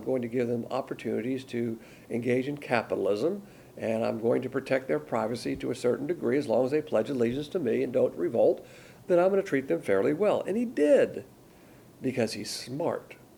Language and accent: English; the South, United States; As a Southerner, you know, I have a system of a code of ethics